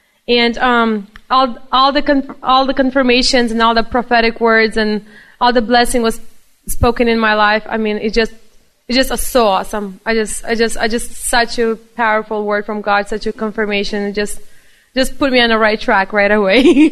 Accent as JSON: {"language": "English", "town": "Spokane", "region": "Washington", "country": "United States", "said": "I'm from Spokane, Washington."}